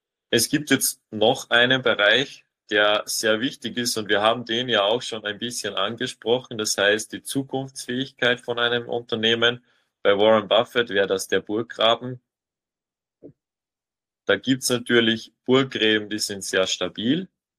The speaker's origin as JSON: {"language": "German", "country": "Austria", "said": "ich bin Österreicher"}